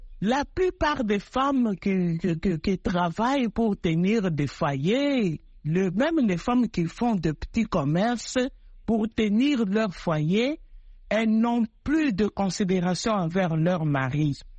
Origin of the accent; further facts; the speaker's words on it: Kasaï, DR Congo; Comme au Kasaï, chez nous au Kasaï